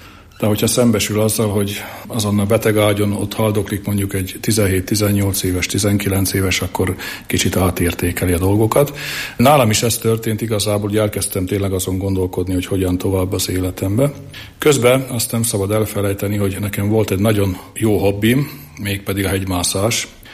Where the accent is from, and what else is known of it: Nitra, Nitra Region, Slovakia; born or raised there